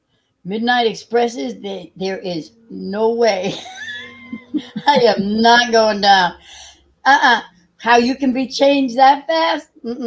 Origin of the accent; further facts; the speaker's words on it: New York, United States; I never thought being a New Yorker, Donna, that I would ever witness what is happening.